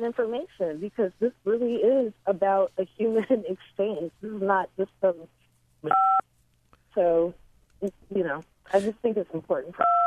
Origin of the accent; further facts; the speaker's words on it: Philadelphia, Pennsylvania, United States; and I'm actually from Philadelphia and was a child when that happened and lived maybe 15 blocks away.